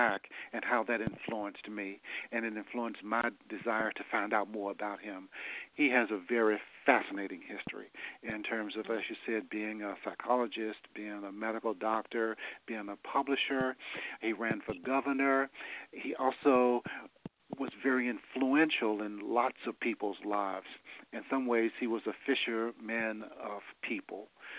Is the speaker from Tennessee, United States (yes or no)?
yes; Nashville, Tennessee, United States; I'm from Nashville.